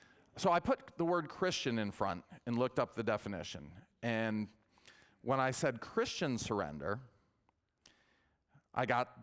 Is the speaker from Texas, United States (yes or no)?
no; Coral Springs, Florida, United States; I grew up in Coral Springs in South Florida.